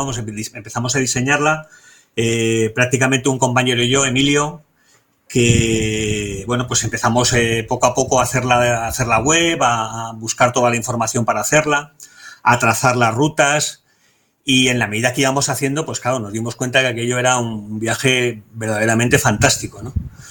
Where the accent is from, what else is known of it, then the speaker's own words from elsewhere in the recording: Bilbao, Basque Country, Spain; yo soy de Bilbao y allí tengo la cuadrilla